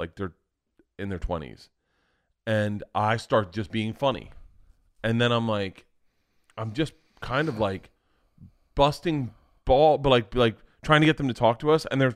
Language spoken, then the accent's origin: English; Florida, United States; And growing up in Florida, you were always ended up on a beach, you and your friends or whatever.